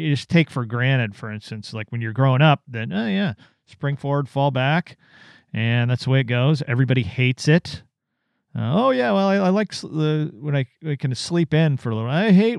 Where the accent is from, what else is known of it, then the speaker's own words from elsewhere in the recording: Oregon, United States; I'm from Oregon originally